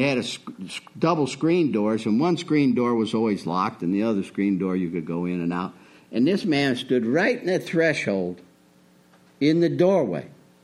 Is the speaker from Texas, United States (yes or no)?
no; Illinois, United States; I'm from Illinois. It was cold in February, 10 below maybe.